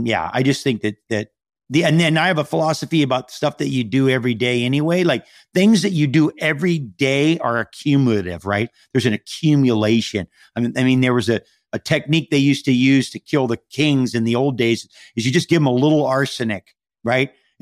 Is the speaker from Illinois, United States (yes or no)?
no; Hawaii, United States; I'm from Hawaii. And so we have a home there that we just finished during the pandemic.